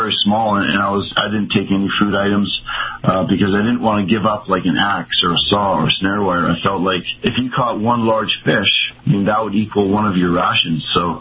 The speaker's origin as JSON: {"language": "English", "country": "Canada", "said": "And being a Canadian, I mean, I think in Celsius."}